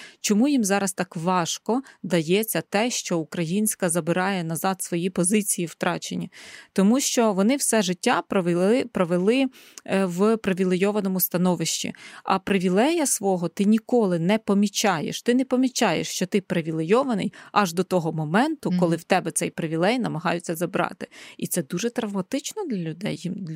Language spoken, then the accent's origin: Ukrainian; Eastern Ukraine, Ukraine; але я сама зі Сходу України, моя сім'я зі Сходу України